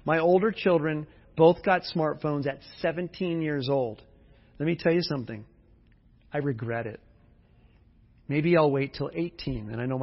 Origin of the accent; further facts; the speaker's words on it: California, United States; I grew up in Southern California.